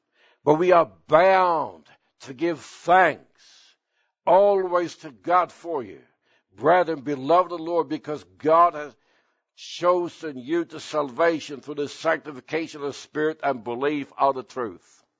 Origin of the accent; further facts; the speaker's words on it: Sweden; my brother and I were raised in Sweden. My wife was raised in Sweden too.